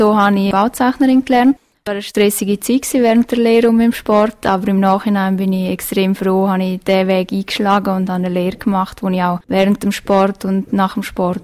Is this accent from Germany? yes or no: no; Graubünden, Switzerland; Und dazu noch Engadinerin oder Bündnerin zu sehen, das ist sicher nochmal speziell.